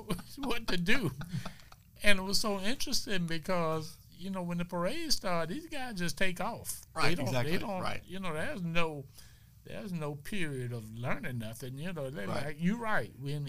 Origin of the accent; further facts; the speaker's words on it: Winter Haven, Florida, United States; I'm not a Mississippi boy. I'm a Floridian.